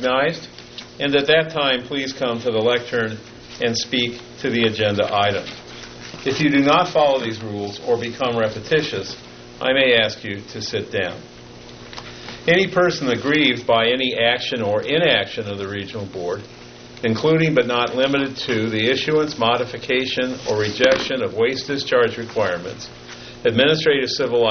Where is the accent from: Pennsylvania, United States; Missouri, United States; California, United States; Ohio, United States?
California, United States; Chalfant; I'm from Chalfont, California, and I am the chair.